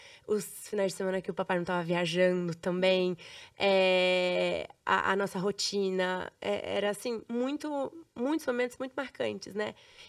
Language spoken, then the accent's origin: Portuguese; Rio de Janeiro, Brazil; now in São Paulo, Brazil; Eu, por exemplo, saí do Rio de Janeiro e mudei para São Paulo em seguida, para uma cidade que eu nunca tinha ido, uma vida completamente diferente, igreja diferente, tudo.